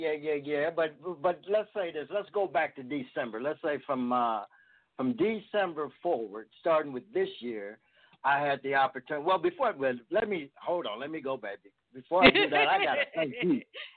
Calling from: Dayton, Ohio, United States; I'm calling from Dayton, Ohio. We call it here the land of funk, baby.

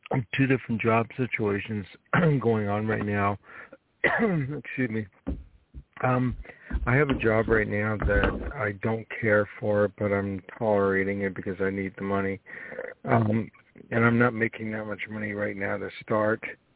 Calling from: New York, United States; I'm calling from New York.

